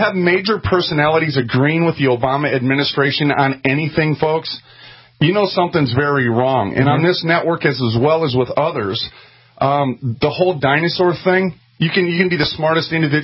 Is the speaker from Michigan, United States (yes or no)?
no; Minnesota, United States; And I understand back home in Minnesota, it is actually a snowstorm going on.